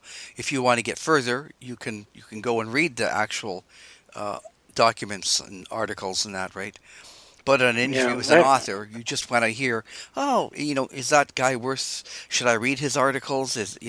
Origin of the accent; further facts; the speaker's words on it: Canada; So I'm Canadian.